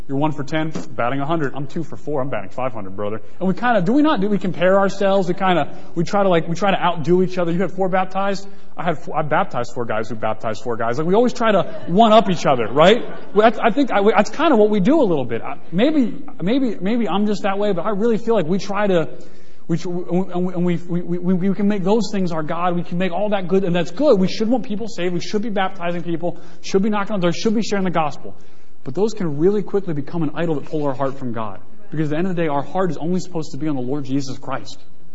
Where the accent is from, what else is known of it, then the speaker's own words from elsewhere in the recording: Baltimore, Maryland, United States; We're pretty close to Cleveland. I'm from Baltimore.